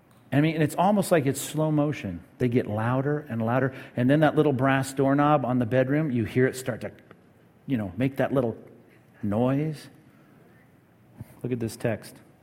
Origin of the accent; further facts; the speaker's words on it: Long Beach, California, United States; I grew up in Long Beach in a little one-story little house, tract home.